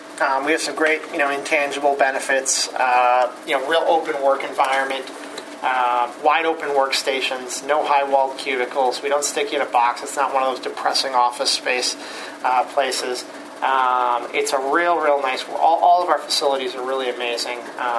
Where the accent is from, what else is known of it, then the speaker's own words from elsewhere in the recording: Fall River, Massachusetts, United States; I grew up here in Fall River, and one of the girls I went to elementary school, middle school, Durfee with, she